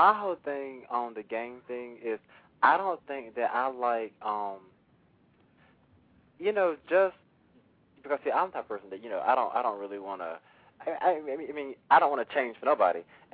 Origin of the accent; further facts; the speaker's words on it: Durham, North Carolina, United States; I don't want to be here in my hometown and then have to worry about, you know, ooh, dagging on too much red or ooh, dagging. I mean, I don't want to live like that. And it's just silly that on Durham and Raleigh is trying to become some little gang town